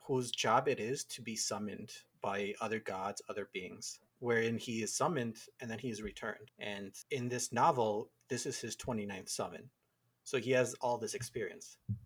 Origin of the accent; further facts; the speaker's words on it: Chicago, Illinois, United States; So I am from Chicago and I have a bachelor's in biology